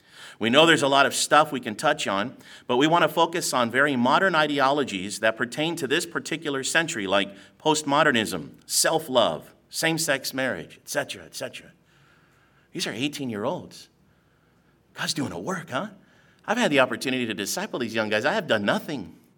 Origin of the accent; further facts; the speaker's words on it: Newport Beach, California, United States; Again, I grew up in Southern California, hung out by the beach, Newport Beer, my whole life.